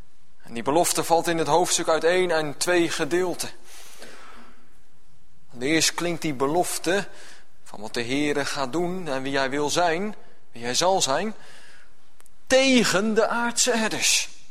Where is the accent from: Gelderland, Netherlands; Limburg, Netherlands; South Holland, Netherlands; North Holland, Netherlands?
Gelderland, Netherlands; Ik kom zelf van de Veluwe.